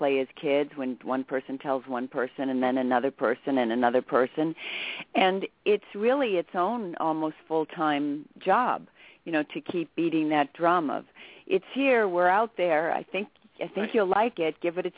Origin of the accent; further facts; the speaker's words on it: Wisconsin, United States; And as John was alluding to, I'm from Wisconsin, and our first Tug screening that's been created by my cousin and a friend out there is in Milwaukee.